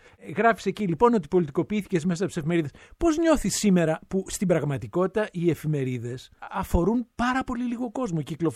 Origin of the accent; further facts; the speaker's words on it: Athens, Attica, Greece; Εμείς μεγαλώσαμε στην Αθήνα με πολύ λιγότερες εμπειρίες.